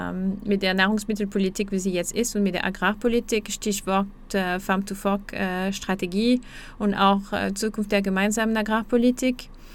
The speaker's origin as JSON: {"language": "German", "country": "France", "second_language": "German", "said": "ich komme aus Frankreich, wie man ja auch hören kann."}